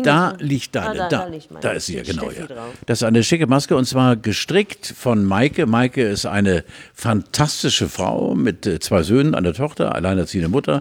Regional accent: Hamburg, Germany; Ich wohnte in der Spaltingstraße bei uns in Hamburg, Ecke Ost-Weststraße hieß sie damals noch.

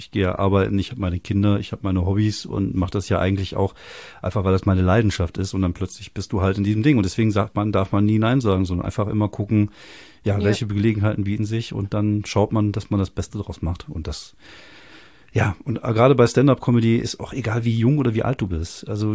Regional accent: Wuppertal, North Rhine-Westphalia, Germany; born there; now in Kronberg, Germany; Ich bin in Barm geboren, tatsächlich.

